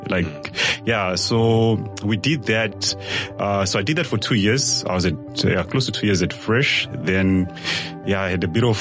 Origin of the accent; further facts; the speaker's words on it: Zimbabwe; also born or lived in Namibia; So I am originally from Zimbabwe. And I started in Zim, like I did my grade one and grade two there. Then I moved to Namibia in the northern part of the country. So I did my grade three and four.